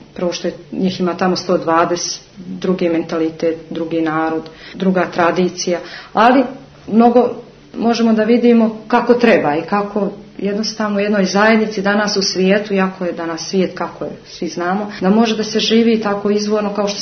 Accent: Montenegro; ovdje kod nas u Crnoj Gori ovih 20 godina

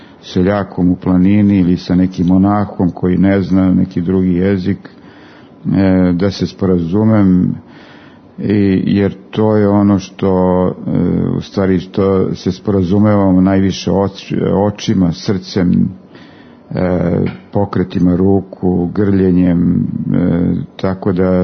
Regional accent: Serbia; mi smo iz Srbije

